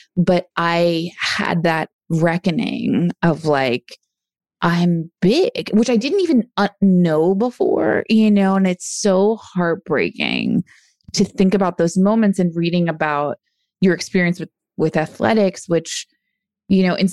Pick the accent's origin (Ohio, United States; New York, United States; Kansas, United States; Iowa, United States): New York, United States; I grew up on Long Island, so we had real bagels.